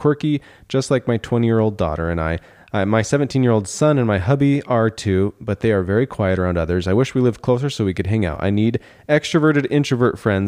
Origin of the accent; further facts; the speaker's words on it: New Brunswick, Canada; I'm from New Brunswick, Canada.